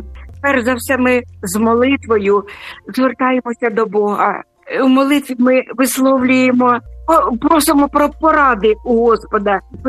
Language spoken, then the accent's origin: Ukrainian; Sumy Oblast, Ukraine; передати моє вітання на мою Україну. на мою рідну Сумщину, в Київ, мою рідну столицю України.